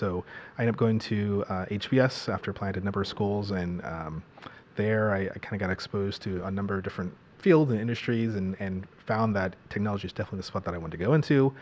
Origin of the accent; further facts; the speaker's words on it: Los Angeles, California, United States; Myself, I grew up in Los Angeles, California.